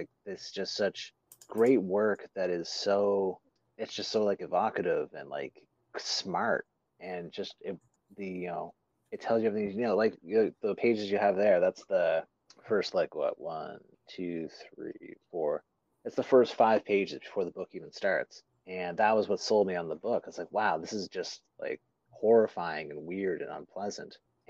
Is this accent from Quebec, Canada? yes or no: no; Prince Edward Island, Canada; I grew up in Prince Edward Island, and a province just a little ways over, still a maritime province.